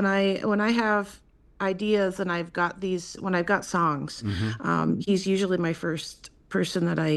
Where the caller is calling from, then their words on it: Yukon, Canada; We are in the Kluane region of the Yukon Territory. So I'm 2 hours from the Alaska border heading into interior Alaska.